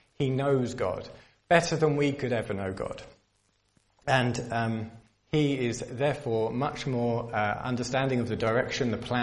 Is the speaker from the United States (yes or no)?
no; South East England, United Kingdom; now in Rwanda; I grew up, born and bred in Kent, and I live in this area.